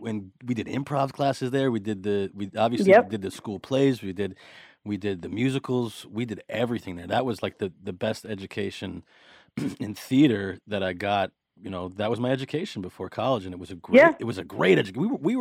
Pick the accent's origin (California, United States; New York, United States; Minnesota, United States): New York, United States; Brooklyn; It was very Tarantino-esque. That's what it was like growing up in Brooklyn.